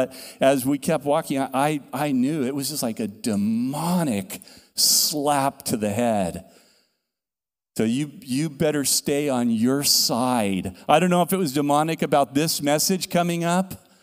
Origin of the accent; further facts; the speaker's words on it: California, United States; I grew up in California, and I've walked at that beach my entire life.